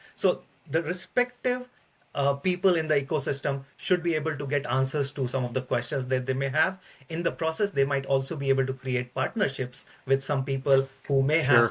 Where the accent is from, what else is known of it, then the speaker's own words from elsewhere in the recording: India; now in United States; I grew up in India, but have been settled in the United States for some time now.